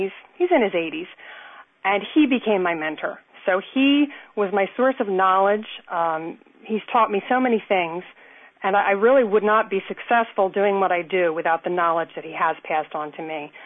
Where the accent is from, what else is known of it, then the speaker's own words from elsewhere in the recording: New Jersey, United States; I'm from Jersey, so I love tomatoes. Jersey tomatoes are the best in the world.